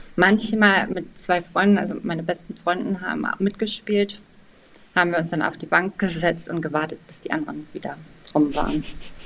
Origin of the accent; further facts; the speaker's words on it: Hanover, Lower Saxony, Germany; Ich bin 34 Jahre alt, ich komme aus Hannover, ich bin verheiratet und habe eine 2-jährige Tochter.